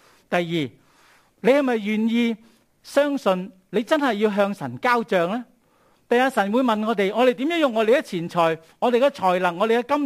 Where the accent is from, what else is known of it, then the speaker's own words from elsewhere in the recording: Hong Kong; 我们香港人